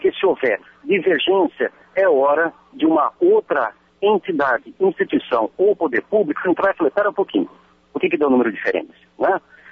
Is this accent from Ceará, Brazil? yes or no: no; São Paulo, Brazil; eu agora analisando esse detalhe como paulista